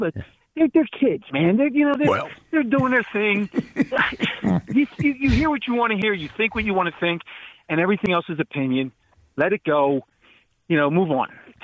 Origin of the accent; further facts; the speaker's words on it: Philadelphia, Pennsylvania, United States; now in Chicago, United States; I'm actually from South Philly, but I live in Chicago